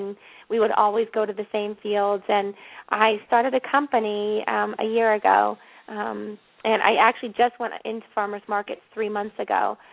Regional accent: Canton, Ohio, United States; So I grew up in Canton, Ohio. I was born and raised.

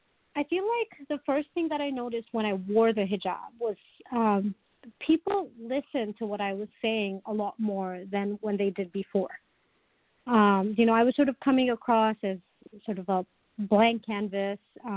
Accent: Tanzania; I'm originally from Tanzania in East Africa.

